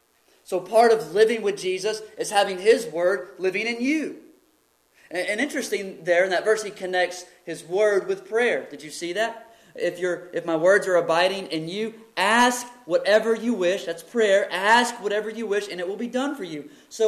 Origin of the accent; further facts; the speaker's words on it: Texas, United States; accent: East Texas; now in Dallas, United States; But in Dallas, that's different. So you learn to live differently. You learn to act differently. My East Texas accent isn't as strong as it used to be until I go home.